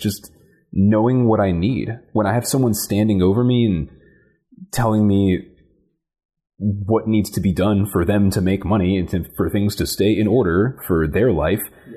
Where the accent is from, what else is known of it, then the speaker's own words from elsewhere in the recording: Atlanta, Georgia, United States; Born and raised in Atlanta, and I'm also a drummer in two bands around the area, and went to school at UGA for sculpture, fine art